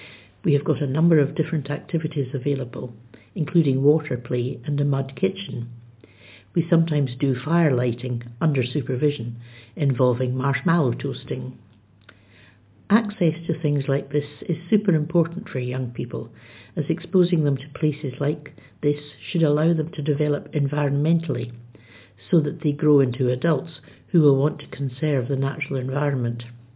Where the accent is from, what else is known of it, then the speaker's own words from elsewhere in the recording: Horwich, North West England, United Kingdom; I grew up in Horwich and used to come here all the time when it was Animal World with the butterfly house.